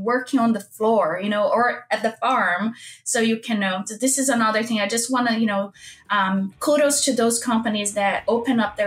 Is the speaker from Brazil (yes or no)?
yes; Brazil; English is a second language; moved away as an adult; now in United States; originally, I am from Brazil, was born there and went to school there, completed my vet school over there. And right after vet school, I moved to the U.S.